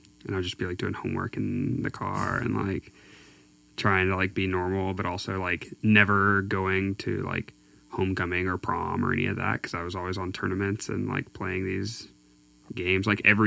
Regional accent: Tyler, Texas, United States; I'm from Tyler, Texas.

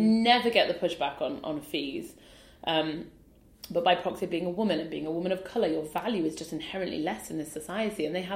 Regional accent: Newcastle upon Tyne, North East England, United Kingdom; I grew up in Newcastle and my dad sells socks, he's a market trader, and my mum looked after us.

